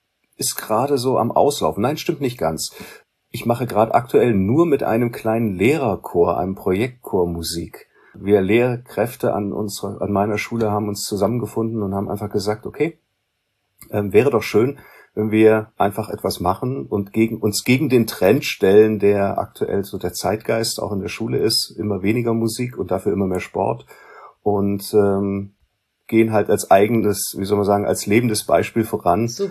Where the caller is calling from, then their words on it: Wangen im Allgäu, Baden-Württemberg, Germany; also ich bin jetzt aus Wangen im Allgäu zugeschaltet